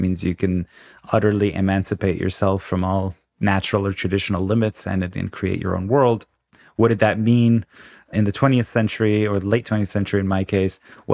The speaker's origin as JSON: {"language": "English", "country": "Iran", "tie": "born or raised there", "second_language": "English", "said": "Yes, I was born in the Middle East, in the Ayatollah's Iran, where I became an atheist at age 13, 14, in part because, you know, I came from an educated urban upper middle class milieu"}